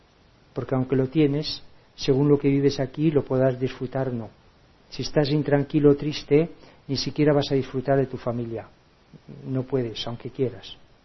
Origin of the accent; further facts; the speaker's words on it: Santoña, Cantabria, Spain; Yo vivo con mi madre. Yo soy de Santoña, de un pueblecito de Cantabria, ¿no? Y vivo con ella.